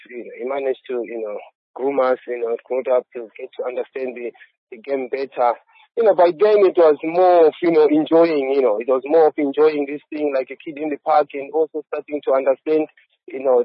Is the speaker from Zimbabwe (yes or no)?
yes; Tare, Zimbabwe; Then I went through academy from my hometown, which was in Tare. Then I had to move to Harare